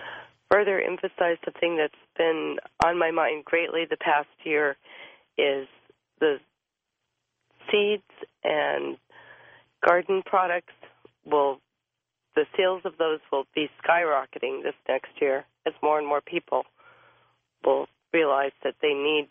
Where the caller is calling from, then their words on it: California, United States; calling from California.